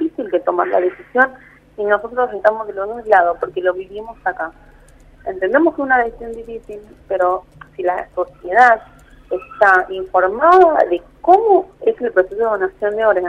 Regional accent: Ledesma, Jujuy, Argentina; para poder comunicarle a la gente de Ledesma, que es donde nosotros somos

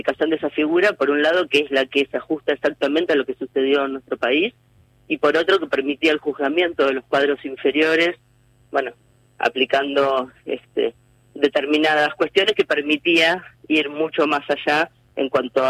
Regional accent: La Plata, Buenos Aires Province, Argentina; quienes somos de La Plata estamos como muy orgullosos

